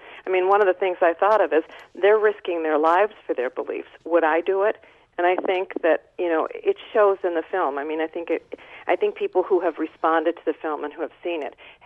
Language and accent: English; United States; And as an American, that means nothing to me.